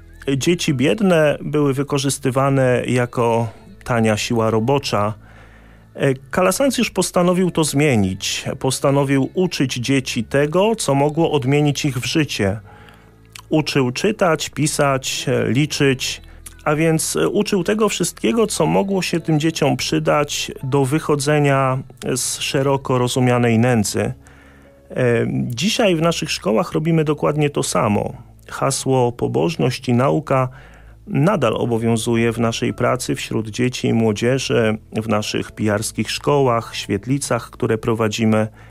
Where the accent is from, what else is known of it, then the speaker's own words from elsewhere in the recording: Sycewice, Pomeranian Voivodeship, Poland; księża Salezjanie z parafii Sycewice koło Słupska. To są moje rodzinne strony.